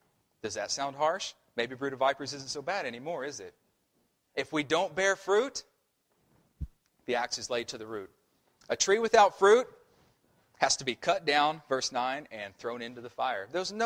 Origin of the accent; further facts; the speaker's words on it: Arkansas, United States; a story that I heard a couple months ago from my hometown, actually. This guy who lives just outside my hometown, he called in a snake specialist to come out to his house. Now, that's no big deal. In Northwest Arkansas, there are a lot of snakes.